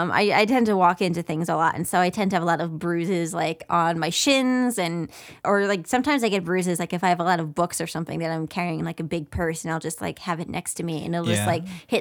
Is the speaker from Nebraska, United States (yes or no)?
no; Long Island, New York, United States; And I was from Long Island too, so obviously … was a big thing.